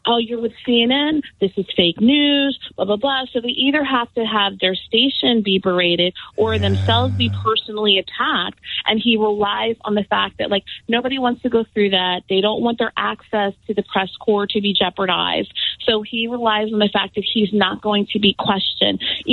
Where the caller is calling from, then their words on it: United States; This is why I'm calling from America.